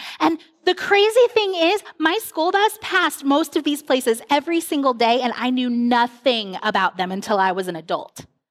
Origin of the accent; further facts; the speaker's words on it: Keezeltown, Virginia, United States; In fact, I rarely tell anyone that's where I'm from. I usually just say, I'm from Harrisonburg, Virginia, you know, James Madison University, like that town.